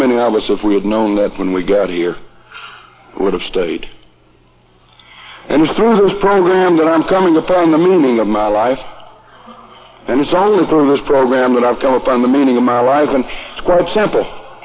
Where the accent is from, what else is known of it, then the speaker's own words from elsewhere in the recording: Dobson, North Carolina, United States; I'm not from Greensboro, North Carolina. I'm from Dobson, North Carolina, which happens to be, in case you didn't know, the cultural capital of the universe.